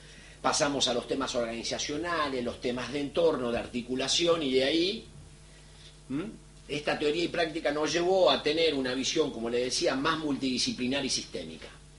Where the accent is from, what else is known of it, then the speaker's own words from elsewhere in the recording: Argentina; soy argentino, tengo algunos años de trabajo en América Latina, no tengo esta cultura colectiva vasca